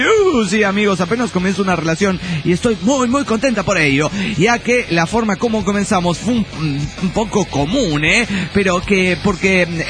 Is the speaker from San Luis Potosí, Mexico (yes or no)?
no; Guadalajara, Jalisco, Mexico; de Guadalajara.